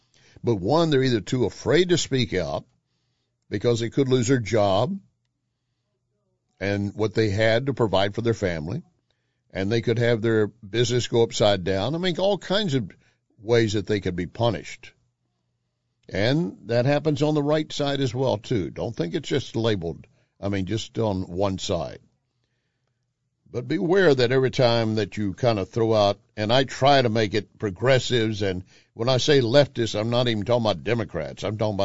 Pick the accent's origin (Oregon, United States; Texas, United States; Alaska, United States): Texas, United States; See, I grew up in Texas, so I was familiar with what they called the Bracero program.